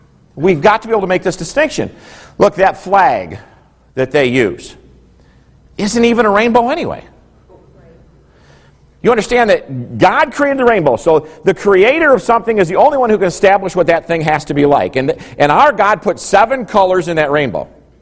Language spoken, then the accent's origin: English; United States; I'm still excited that I'm an American.